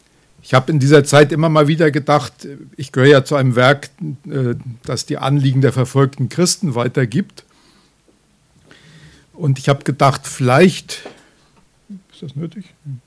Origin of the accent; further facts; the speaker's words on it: Hesse, Germany; Ich komme aus Nordhessen, gar nicht so furchtbar weit von hier.